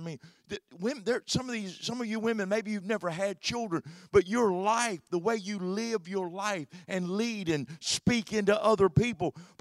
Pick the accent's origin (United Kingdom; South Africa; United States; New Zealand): United States; Williamson; When I was raised up in Williamson, I was out there in the world and left the church.